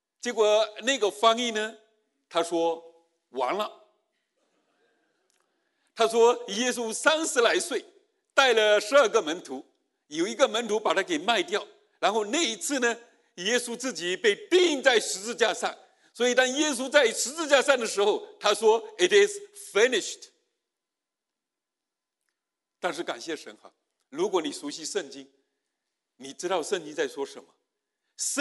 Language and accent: Chinese; Fujian, China; 那我在这个福建农村长大的过程当中呢，家里发生过很多的悲剧哈。